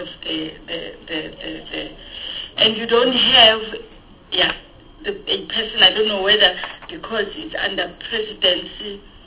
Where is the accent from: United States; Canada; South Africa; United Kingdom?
South Africa; Eastern Cape; I'm coming from the Eastern Cape, and I sit in the structure of the Eastern Cape in terms of the Party of Health.